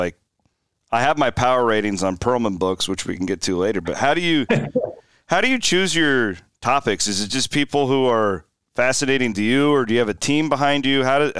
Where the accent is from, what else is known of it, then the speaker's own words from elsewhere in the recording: Iowa, United States; I grew up in Southwest Iowa. We were an hour and a half from Kansas City